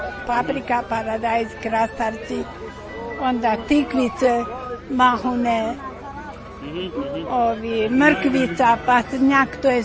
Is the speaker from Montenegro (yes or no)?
no; Bosnia & Herzegovina; kod nas u Bosni se nije pekmez stavljao u flaše